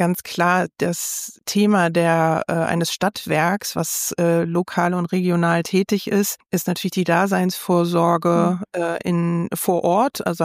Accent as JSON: {"language": "German", "town": "Düsseldorf", "region": "North Rhine-Westphalia", "country": "Germany", "tie": "born or raised there", "said": "Es ist meine Heimatstadt."}